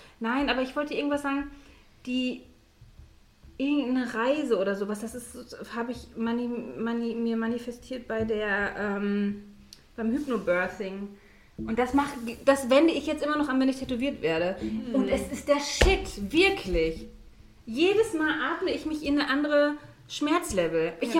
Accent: Kazakhstan; Ich komme aus Kasachstan hierher.

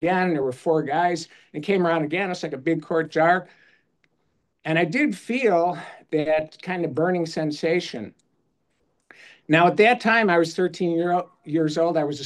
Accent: Chicago, Illinois, United States; I grew up in Chicago and Southside Chicago.

